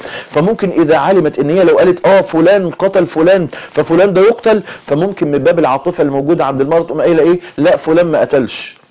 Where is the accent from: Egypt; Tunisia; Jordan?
Egypt; Mansoura, Dakahlia; يمكن حادثه كانت حصلت عندنا في المنصوره